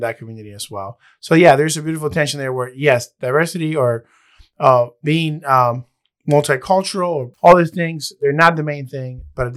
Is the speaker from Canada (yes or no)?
no; Cuba; English is a second language; it's hard for me to say I'm from Cuba because I'm so used to not even saying that.